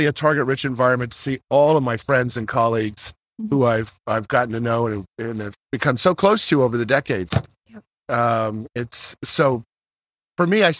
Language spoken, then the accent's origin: English; Napa, California, United States; Where I grew up in Napa and Channel 2, KTVU Channel 2.